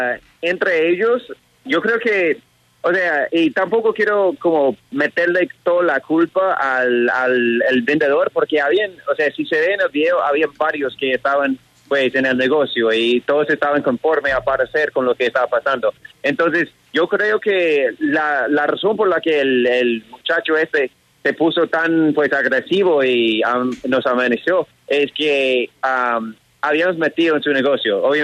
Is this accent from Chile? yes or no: no; Colombia; me alegro bastante que me hayas reconocido como colombiano, que soy ciudadano colombiano